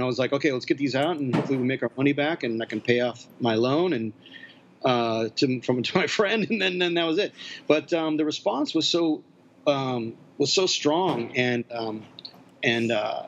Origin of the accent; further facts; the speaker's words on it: Seattle, Washington, United States; But I mean, basically, I grew up in Seattle and played in a lot of bands there.